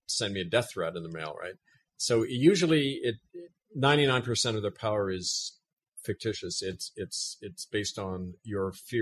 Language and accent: English; Winnipeg, Manitoba, Canada; I was raised in North Winnipeg, so that's where I'm officially running out of.